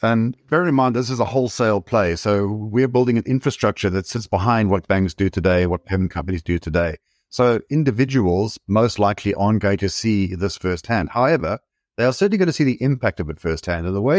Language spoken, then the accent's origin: English; South Africa; Well, I grew up in South Africa